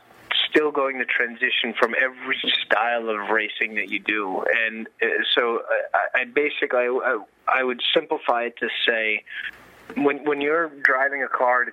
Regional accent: New York, United States; I'm from New York, and I talk about Watkins Glen a lot

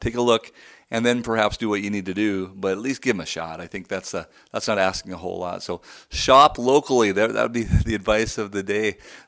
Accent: Bozeman, Montana, United States; When I was little, I grew up in Bozeman, Montana. We have Bridger Bowl there.

